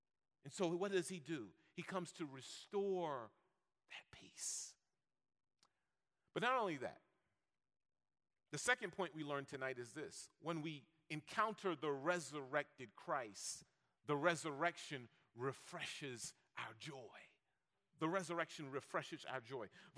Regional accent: New York, United States; I'm a New Yorker. I'll fight you.

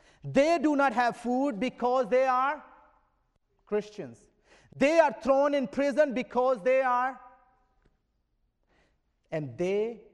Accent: Pakistan; It is so interesting that growing up in Pakistan, almost every message that my father preached in his church contained the element of steadfast, stay focused, rejoice, endure, and wait for the Lord.

